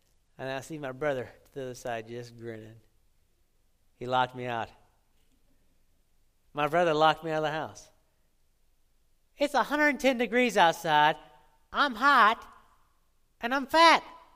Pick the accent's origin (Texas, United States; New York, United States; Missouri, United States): Texas, United States; You see, I was born in Texas my whole life. Born and raised. So I should be accustomed to the Texas heat of the summer, right?